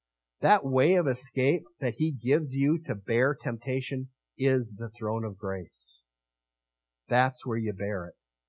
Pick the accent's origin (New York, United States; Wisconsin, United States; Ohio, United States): Wisconsin, United States; I'm from Wisconsin. I don't do earthquakes. Gee, this is weird. First time I heard my own accent.